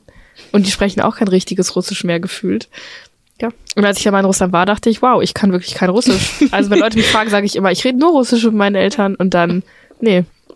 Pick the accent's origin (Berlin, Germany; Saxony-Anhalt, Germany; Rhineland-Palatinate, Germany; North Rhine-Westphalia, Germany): North Rhine-Westphalia, Germany; Paderborn; ich hatte ganz enge Freundinnen in meiner Heimatstadt in Paderborn. Und ich habe das Gefühl, wir haben gar keine Gemeinsamkeit mehr, weil ich überhaupt weggezogen bin, weil ich andere Vorstellungen habe. Paderborn ist jetzt zum Beispiel auch sehr konservativ